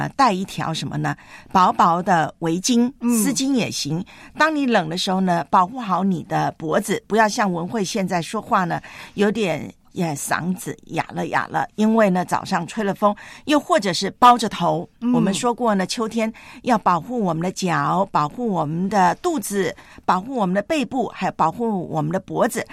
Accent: Taiwan; 特别我小时候在老家台湾

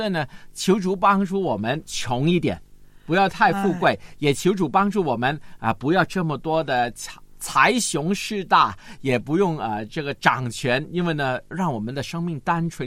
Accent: China; 所以就是我们中国人说的吗

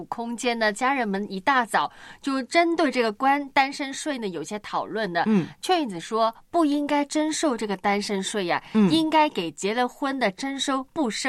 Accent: Hong Kong; accent: Hong Kong Mandarin; 其实我们也是港普话

